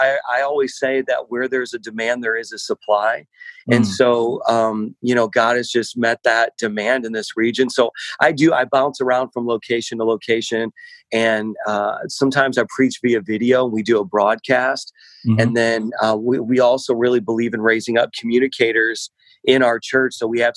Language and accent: English; Indiana, United States; now in New York, United States; And I'm originally from Indiana. I didn't know how true that statement was until I moved from the cornfields of Indiana to the skyscrapers out here in New York.